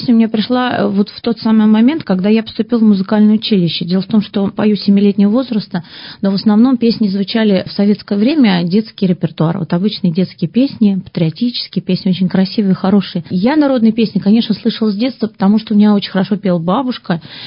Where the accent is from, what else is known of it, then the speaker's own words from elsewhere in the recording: Penza Oblast, Russia; И я родом из Земеченского района, и мне бы хотелось, конечно, представить основной вот свой край Земеченский вот на этой выставке.